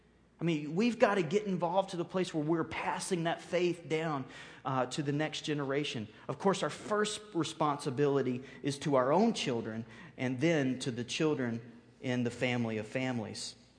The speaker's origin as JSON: {"language": "English", "region": "the South", "country": "United States", "tie": "born or raised there", "said": "because I grew up in the South, every meal was like a sampling of the best the South has to offer as far as food."}